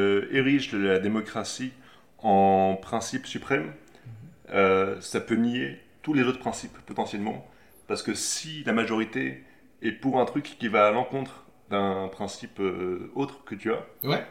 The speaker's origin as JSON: {"language": "French", "country": "France", "said": "Moi je suis français, monsieur."}